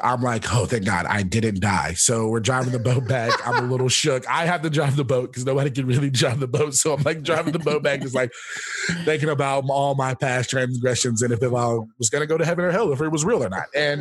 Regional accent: the South, United States; I am from the South, so I am all about that lake life.

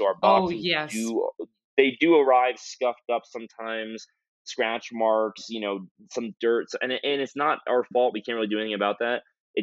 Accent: United States; I'm an American consumer.

